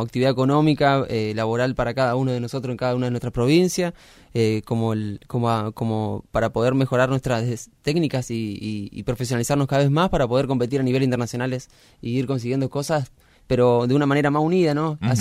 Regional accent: Argentina; nos compete como argentino poder hacer un buen asado.

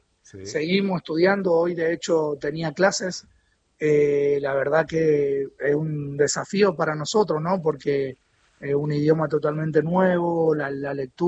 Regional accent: Las Heras, Mendoza, Argentina; now in Nouakchott, Mauritania; Soy mendocino de Las Heras. Hace 4 años que vivimos acá en Nouakchott, en la capital de Mauritania.

